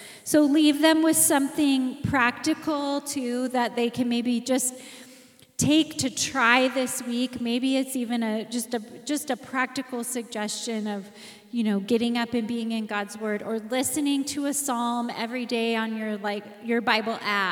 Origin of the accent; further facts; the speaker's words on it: Oregon, United States; So I'm an Oregonian, but she's a Wyoming knight.